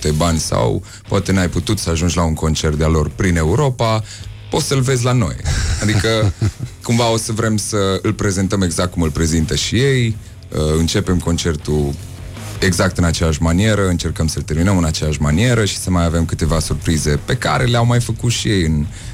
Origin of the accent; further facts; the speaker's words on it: Cluj, Cluj County, Romania; venim de la Cluj